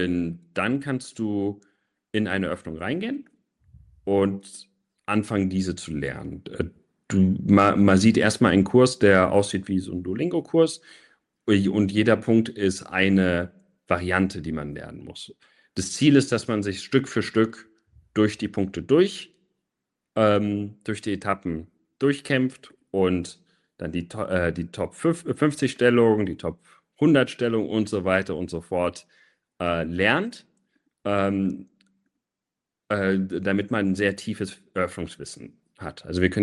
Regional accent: Munich, Bavaria, Germany; born there; now in Berlin, Germany; Also ich bin in München geboren und habe früher lange für Münchner Verein gespielt oder Münchner Vorortsverein und seit 14 Jahren jetzt in Berlin und spiele für Empor Berlin.

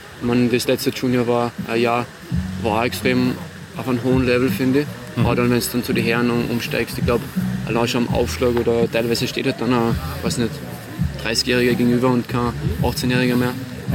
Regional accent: Salzburg, Austria; in Salzburg, in meiner Heimat

